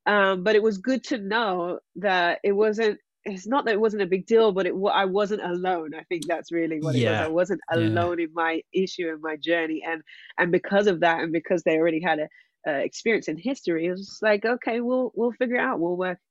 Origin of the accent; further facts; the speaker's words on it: United Kingdom; My base was in Los Angeles, but I'm from Great Britain.